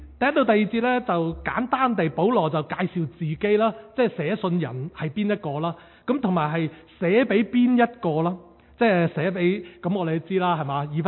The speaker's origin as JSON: {"language": "Cantonese", "country": "China", "said": "咁就已经系我哋中国人嘅农历新年啊"}